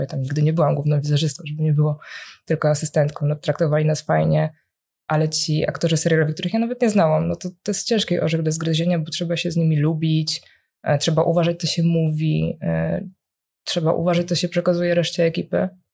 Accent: Łódź, Łódź Voivodeship, Poland; ja w ogóle myślałam, że ja całe życie będę mieszkać w tej Łodzi, jak większość osób z tego mojego rodzinnego miasta.

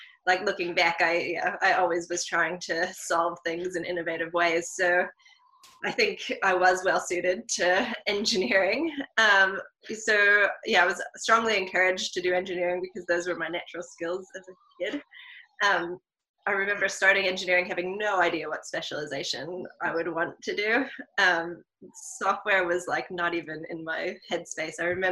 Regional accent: Philadelphia, Pennsylvania, United States; moved away as an adult; now in New Zealand; I'm from Philadelphia originally, so the winter seems certainly not as dramatic as Philadelphia winters

